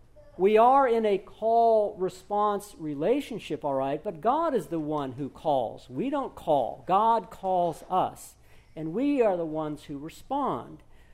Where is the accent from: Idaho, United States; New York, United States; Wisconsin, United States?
Wisconsin, United States; So I said, "Yeah, I grew up in Wisconsin, and to get to my house, you get on Interstate 35, and you drive north until it ends.